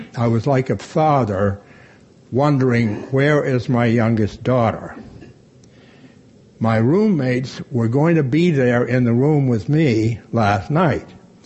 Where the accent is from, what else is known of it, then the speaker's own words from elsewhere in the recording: Maine, United States; moved away as an adult; now in Florida, United States; I'm from Maine. I lived in Maine for 18 years. I've lived in Florida, thank God, for about 20. Longest I've lived in any place in my life.